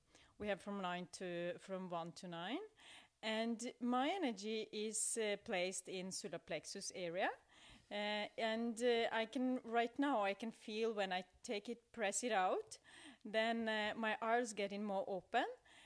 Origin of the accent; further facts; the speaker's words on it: Ukraine; English is a second language; now in Norway; I'm originally from Ukraine, and I have been living in Norway for more than 15, 16 years.